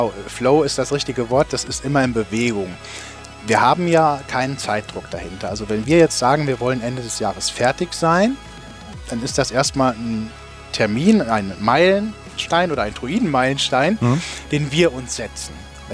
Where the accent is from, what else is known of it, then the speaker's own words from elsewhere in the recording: Elkenroth, Rhineland-Palatinate, Germany; born there; War uns auch persönlich nicht unbekannt, weil ich komme gebürtig aus Elkenroth.